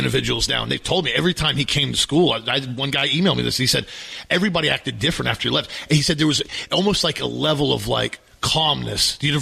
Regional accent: Florida, United States; We're from Florida.

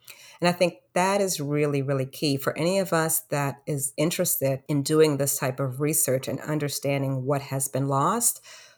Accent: Brooklyn, New York, United States; born there; So although I was born in Brooklyn, I lived with my grandparents for 5 years before moving back to Brooklyn.

